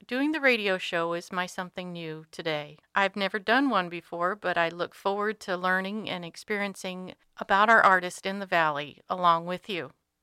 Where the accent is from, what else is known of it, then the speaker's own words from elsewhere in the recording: Juneau, Alaska, United States; I am a lifelong Alaskan. I grew up in Juneau with a large family